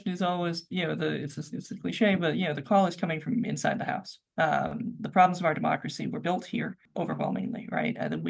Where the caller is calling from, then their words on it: Washington, District of Columbia, United States; I'm calling from Washington, D.C., and, you know, this is where a lot of very elite people make decisions, right?